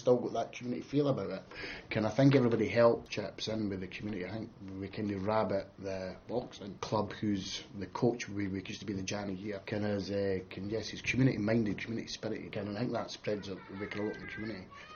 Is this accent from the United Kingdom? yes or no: yes; Edinburgh, Scotland, United Kingdom; Yes, I grew up in West of Wales Park. We moved there in 1971, so pretty much lived in West of Wales waking all my days.